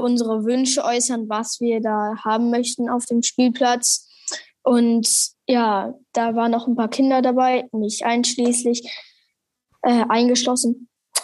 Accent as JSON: {"language": "German", "town": "Hahn", "country": "Germany", "tie": "born or raised there", "said": "Also ich bin hier auch in Hahn groß geworden"}